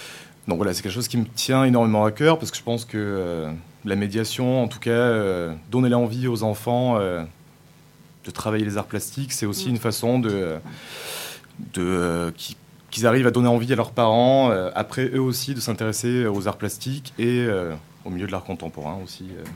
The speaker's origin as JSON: {"language": "French", "town": "Mende", "region": "Occitanie", "country": "France", "tie": "born or raised there", "also_born_or_lived": "Toulouse", "said": "Donc, je suis parti de Mende. Pardon. Je suis parti du lycée Chaptal à Mende. Je suis parti à Toulouse faire les Beaux-Arts."}